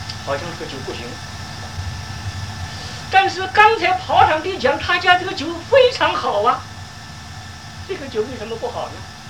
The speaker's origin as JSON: {"language": "Chinese", "town": "Yangzhou", "region": "Jiangsu", "country": "China", "accent": "Yangzhou", "said": "那我们扬州话叫舌头，"}